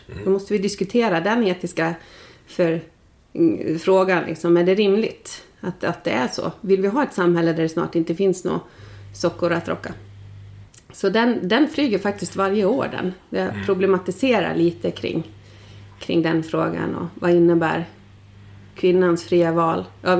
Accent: Stockholm County, Sweden; jag är ju född och uppvuxen utanför Stockholm. Jag hamnade i läxan 98. Flyttade hit utan att känna en kotte.

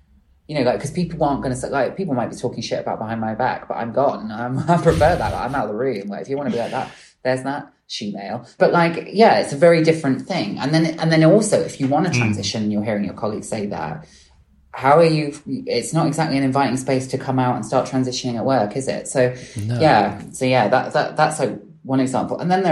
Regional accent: Bristol, South West England, United Kingdom; I grew up in that city and I didn't know anything about

